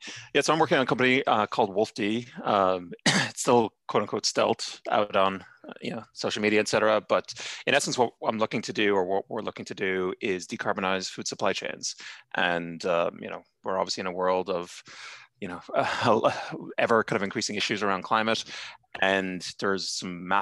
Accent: Ireland; moved away; also born or lived in New York, United States / London, United Kingdom; so I'm from Ireland originally, partly grew up in Ireland, partly grew up state in New York, but actually grew up on a farm in Ireland

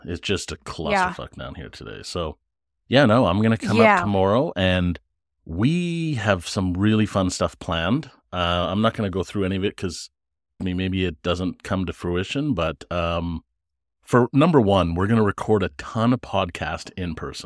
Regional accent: Canada; As a Canadian, when it turns into snow day, we drink.

